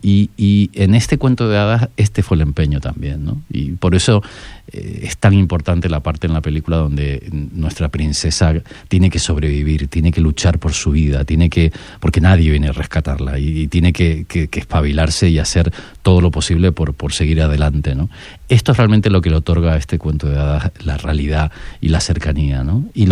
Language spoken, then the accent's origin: Spanish; Canary Islands, Spain; born there; Yo nací en una isla, en Tenerife, ¿no?